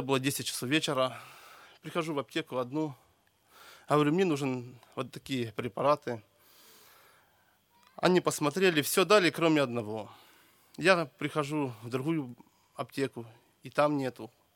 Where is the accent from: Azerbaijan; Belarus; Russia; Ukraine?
Ukraine; Kharkiv, Kharkiv Oblast; Я с Украины, с города Харькова.